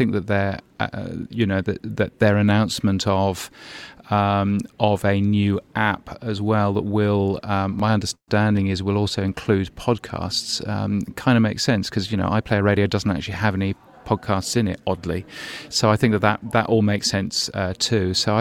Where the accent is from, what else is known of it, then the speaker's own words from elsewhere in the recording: Australia; my home country of Australia